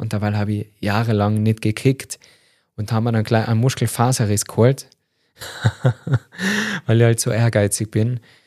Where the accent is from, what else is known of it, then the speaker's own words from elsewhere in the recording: Tyrol, Austria; Muss jetzt als Tiroler ganz leise flüstern, dass ich Skifahren und Snowboarden nicht so gern mag.